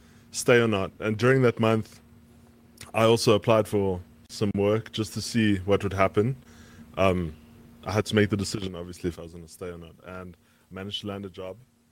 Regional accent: South Africa; I was like, guys, I'm a producer from South Africa.

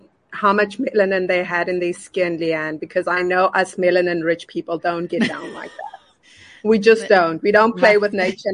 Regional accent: Gauteng, South Africa; I come from the West Rand.

